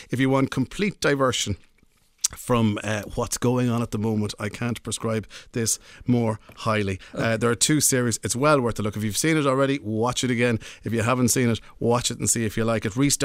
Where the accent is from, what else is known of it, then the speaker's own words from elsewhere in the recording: Ireland; that self-deprecation that we have as Irish people as well.